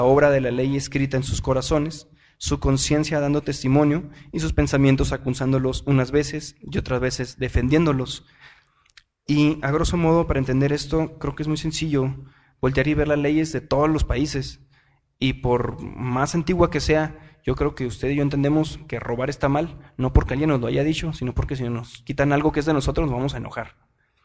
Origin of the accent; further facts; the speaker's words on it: Mexico; born there; La única diferencia es que nacimos en México.